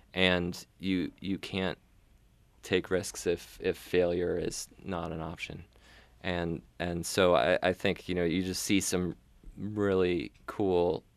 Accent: Buffalo, New York, United States; also born or lived in Southeast Michigan; I actually grew up in the snowy regions of Buffalo and Southeast Michigan.

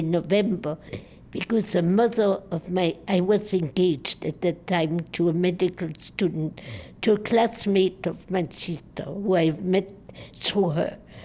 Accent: Metz, Grand Est, France; my hometown of Metz was not yet liberated. I couldn't get a birth certificate.

